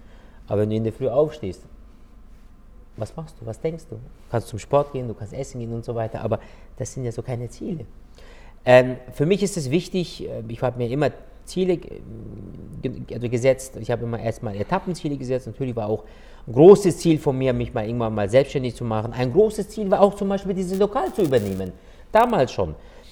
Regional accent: Eastern Anatolia, Turkey; now in Germany; ich bin ja, wie gesagt, in Ostanatolien geboren und wir sind auch ganz, so ganz einfach und ganz normal aufgewachsen und auch erzogen worden

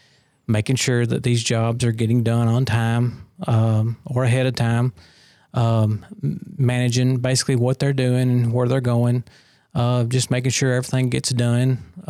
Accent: Smithville, Tennessee, United States; Well, I was born and raised here in Smithville, went to DeKalb County school system, fresh out of high school, and started here.

